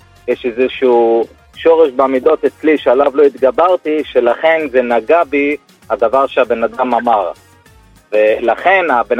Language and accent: Hebrew; Bnei Brak, Tel Aviv District, Israel; אני מבני ברק.